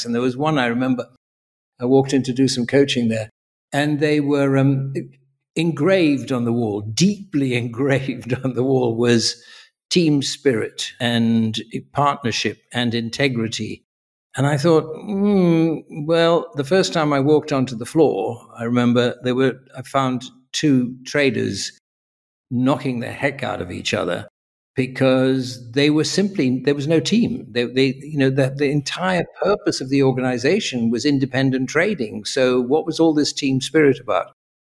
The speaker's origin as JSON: {"language": "English", "country": "Tanzania", "tie": "born or raised there", "also_born_or_lived": "South Africa", "moved": "yes", "said": "I was, funny enough, born and brought up in Tanzania, in East Africa. Then my parents, for their sins, sent me to South Africa in the bad old days of apartheid, where I went to university"}